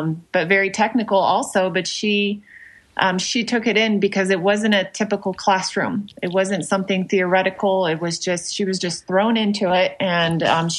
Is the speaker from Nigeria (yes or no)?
no; France; English is a second language; now in United States; originally a native of France. I came here to the U.S. In the 1990s and became a citizen in 2004. And I learned English over the ham radio.